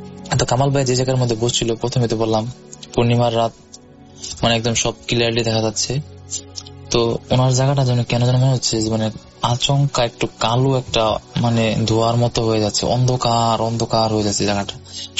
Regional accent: Abdullahpur, Dhaka Division, Bangladesh; now in Narsingdi, Bangladesh; নরসিংদীতে থাকি, কিন্তু ঘটনাটা ঘটেছে আমার গ্রামে। আমার গ্রামের বাড়ি কিশোরগঞ্জ জেলা অষ্টগ্রাম থানা আব্দুল্লাহপুর গ্রামে।

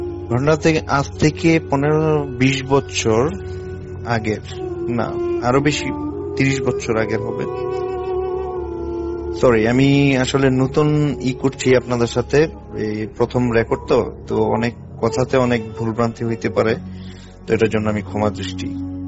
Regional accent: Siddhirganj, Dhaka Division, Bangladesh; now in Annemasse, France; আমি ফ্রান্সের আনেমাস শহরে থাকি, আর বাংলাদেশে আমার বাড়ি হচ্ছে নারায়ণগঞ্জের সিদ্ধিরগঞ্জ।

